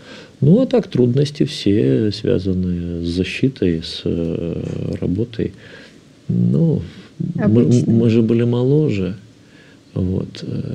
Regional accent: Lithuania; в Литве у себя вот на малой родине я и так являюсь доктором наук

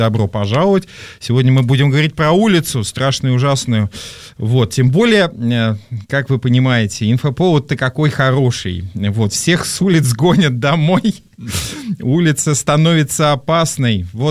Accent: Kazakhstan; Все мы родом из Казахстана, что называется.

